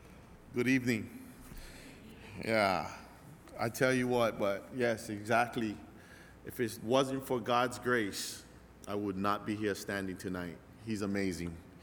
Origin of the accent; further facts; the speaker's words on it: Waimanalo, Hawaii, United States; But I'm from here. I'm locally from Waimanalo, on the Waimanalo side, on the east side of Oahu. And I grew up there all my life for like 25 years.